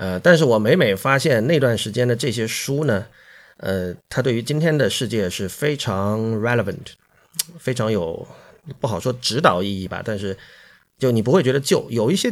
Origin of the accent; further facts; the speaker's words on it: Shenzhen, Guangdong, China; 因为我生于1980年，然后我在深圳长大。大家当然知道80年代的深圳是非常荒芜的。我们家里呢是从北方移居到深圳，